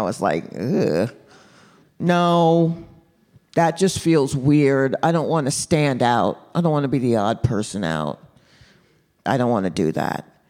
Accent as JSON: {"language": "English", "town": "Atlanta", "region": "Georgia", "country": "United States", "tie": "born or raised there", "said": "Now this is, look, I grew up in Atlanta, so this is not my first time driving to a small town in a Carolina state"}